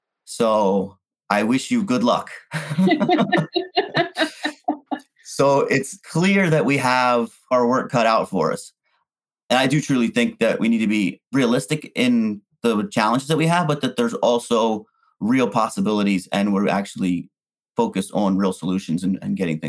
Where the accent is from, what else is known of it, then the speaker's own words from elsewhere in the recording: Baltimore, Maryland, United States; because I grew up in Baltimore.